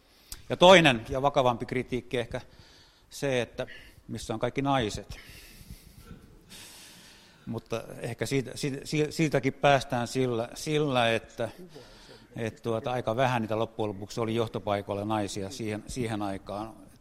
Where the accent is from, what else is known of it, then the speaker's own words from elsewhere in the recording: Vaasa, Ostrobothnia, Finland; Mä oon Vaasasta lähtöisin.